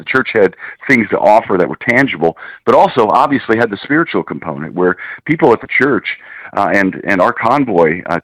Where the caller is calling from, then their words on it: Kerrville, Texas, United States; I'm in the Kerrville area of Texas.